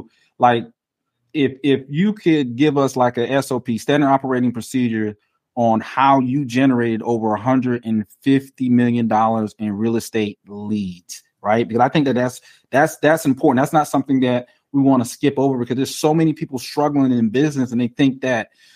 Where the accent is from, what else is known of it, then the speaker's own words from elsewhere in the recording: North Carolina, United States; So I'm coming from North Carolina and I'm listening to these sales guys telling me how I should sell.